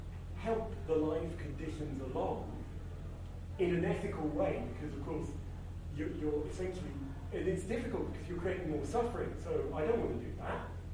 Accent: United Kingdom; I'm not saying this because I'm British

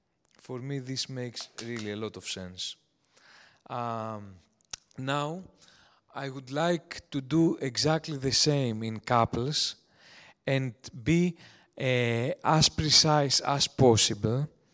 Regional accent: Greece; but because I'm from Greece, I found the source

